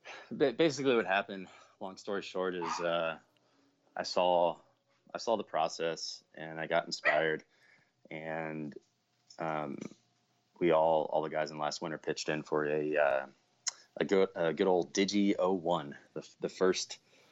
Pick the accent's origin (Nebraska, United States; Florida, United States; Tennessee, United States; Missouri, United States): Florida, United States; Tarpon Springs; also born or lived in New York; I grew up in Tarpon Springs, Florida, right by Tampa and St. Pete.